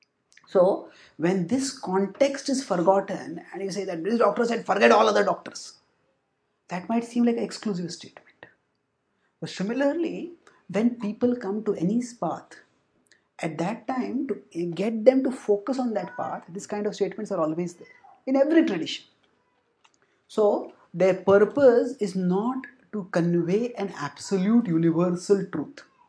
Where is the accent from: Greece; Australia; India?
India; We come from India. You know, there are people of each state.